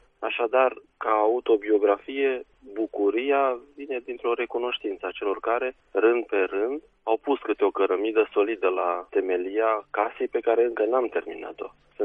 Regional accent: Pitești, Argeș, Romania; born there; also born or lived in Târgoviște / Ploiești; Eu m-am născut la Pitești, apoi am stat în Târgoviște, în Ploiești.

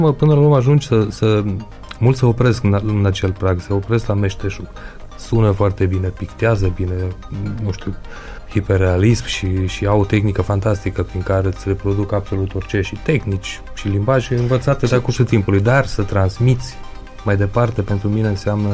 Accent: Romania; now in Germany; eu lucrez cu seva de aici, din Monium, din România, de la mine.

